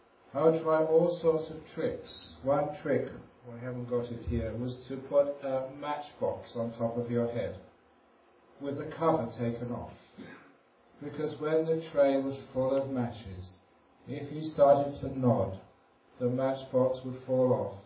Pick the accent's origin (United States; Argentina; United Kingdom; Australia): United Kingdom; London; when I first became a monk in Thailand 36 years ago, I was a monk from London, and then I was suddenly in the jungles of northeast Thailand.